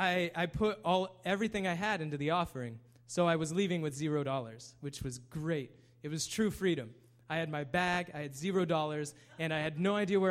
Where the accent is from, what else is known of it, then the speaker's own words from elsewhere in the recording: Kansas, United States; I'm from Kansas. You think that we have a yellow brick road and that... And every time I tell everybody I'm from Kansas